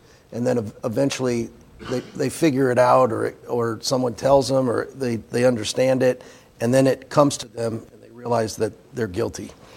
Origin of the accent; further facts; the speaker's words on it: Midwest, United States; Growing up in the Midwest, that was a tree that we didn't have